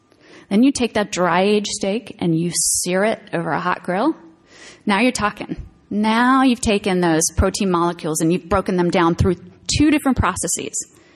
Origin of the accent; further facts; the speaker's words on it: Baltimore, Maryland, United States; And what you should know about me is that I was born and raised in Baltimore.